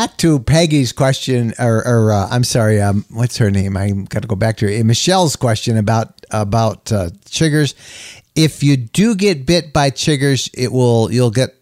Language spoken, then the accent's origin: English; Wisconsin, United States; We come from Wisconsin. So we do have them somewhat in the summer in sandy areas, but we seldom encounter them.